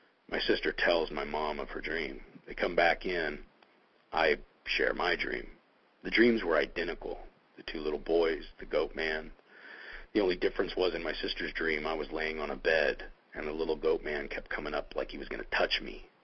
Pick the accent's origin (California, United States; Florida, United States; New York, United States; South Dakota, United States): California, United States; Berkeley; born there; My parents were, from Berkeley area. I was born in Berkeley.